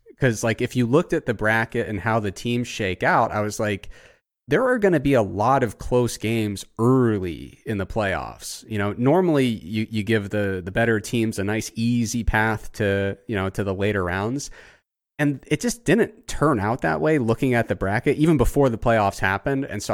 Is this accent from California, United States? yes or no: no; Ohio, United States; because I grew up in Southern Ohio, most of my friends are Bengals fans.